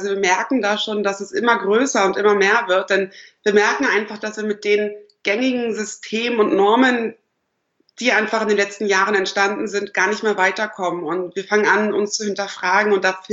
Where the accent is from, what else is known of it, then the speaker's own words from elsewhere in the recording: Berlin, Germany; Ich komme aus Berlin, ich bin 28 Jahre alt